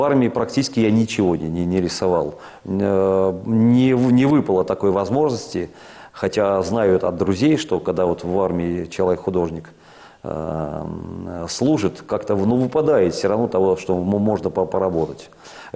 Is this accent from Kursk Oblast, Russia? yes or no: yes; Kursk, Kursk Oblast, Russia; Я родился в марте 1966 года в городе Курске.